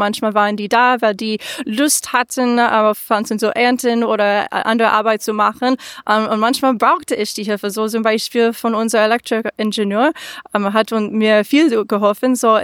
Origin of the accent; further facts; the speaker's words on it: United States; German is a second language; so ich komme ursprünglich aus den USA